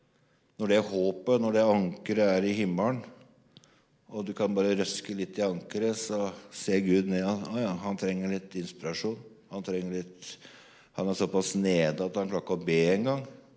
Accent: Innlandet, Norway; Jeg gjør ikke det, så jeg kommer fra Hadeland.

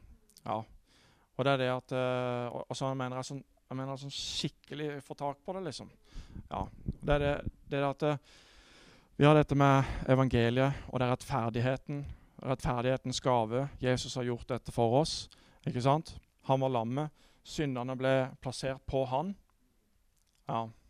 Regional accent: Vennesla, Agder, Norway; Jeg kommer fra Vennesla forresten

